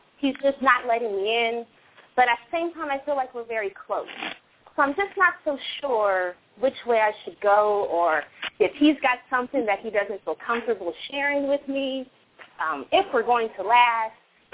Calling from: New Jersey, United States; I'm calling from New Jersey.

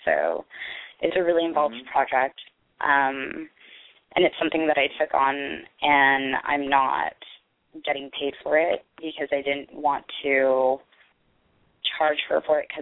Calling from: Los Angeles, California, United States; I'm calling from Los Angeles.

